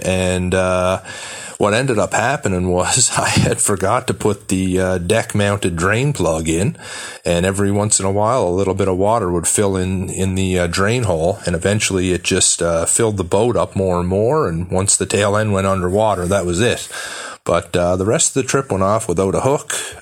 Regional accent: Sydney, Nova Scotia, Canada; I'm from Sydney.

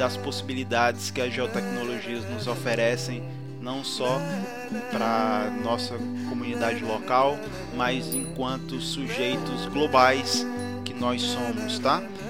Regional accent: Jaguaribe, Ceará, Brazil; now in Fortaleza, Brazil; eu saí de Jaguaribe para vir para Fortaleza, se sente representado nas letras

